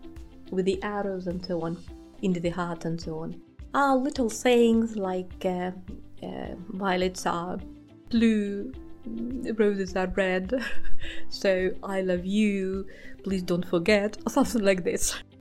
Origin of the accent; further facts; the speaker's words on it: Estonia; English is a second language; I'm from Estonia.